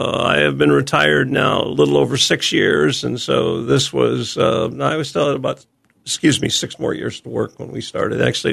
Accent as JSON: {"language": "English", "town": "East Peoria", "region": "Illinois", "country": "United States", "tie": "born or raised there", "also_born_or_lived": "Morton", "said": "No, I grew up between East Peoria and Morton."}